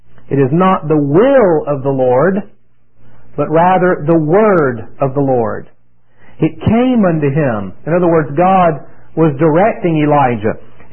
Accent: the South, United States; accent: Southern; I know some of you are laughing at my southern accent, aren't you?

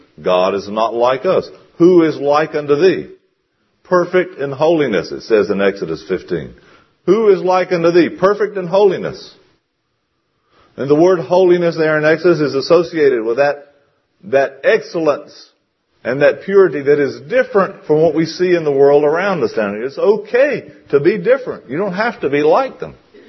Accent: North Carolina, United States; Three teenage boys growing up in North Carolina.

